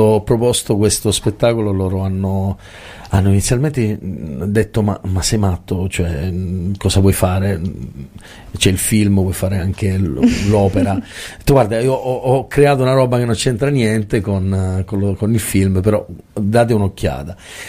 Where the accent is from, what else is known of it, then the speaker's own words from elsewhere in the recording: Messina, Sicily, Italy; also born or lived in Milan; Non è stato facile per me lasciare Milano e tornare a Messina, però mi mancava anche la mia terra che comunque, come dire, noi siamo come delle arance siciliane rosse